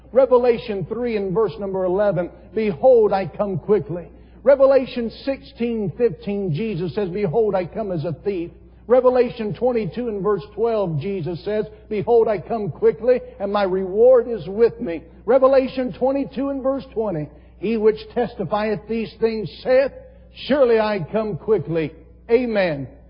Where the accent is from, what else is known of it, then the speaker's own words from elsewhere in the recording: Southern United States, United States; Again, I grew up in the South. I am a Southerner because I grew up there. I was born there.